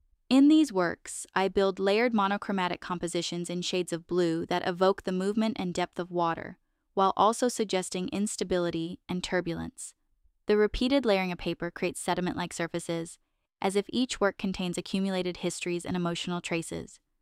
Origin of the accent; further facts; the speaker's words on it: Havana, Cuba; Growing up in Havana, I was always aware of the fragility of things